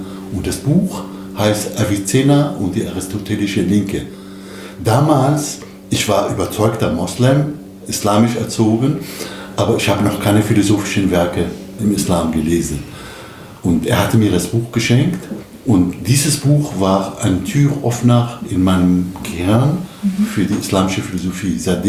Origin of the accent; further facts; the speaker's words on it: Damascus, Damascus Governorate, Syria; ich habe ihm gesagt, ich komme aus Damaskus.